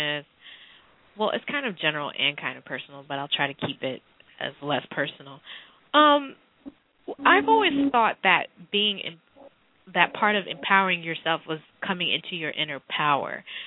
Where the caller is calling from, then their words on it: Silver Spring, Maryland, United States; I am calling from Silver Spring, Maryland.